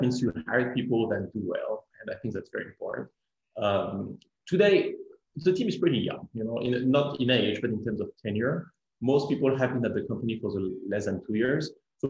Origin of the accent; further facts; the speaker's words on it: France; moved away; I'm still very connected to my home country, to France, and I used to go back, literally every 6 or 7 weeks